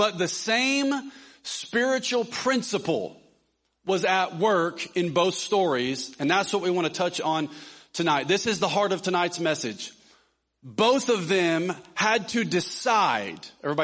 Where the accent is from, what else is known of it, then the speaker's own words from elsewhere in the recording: Tennessee, United States; She was born in Tennessee, my home state. Let's go. Love the South.